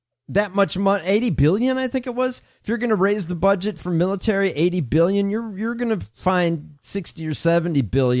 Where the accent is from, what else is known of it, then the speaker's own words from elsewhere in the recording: Midwest, United States; I grew up in the Midwest, so, you know, you have rain, fucking rainstorms.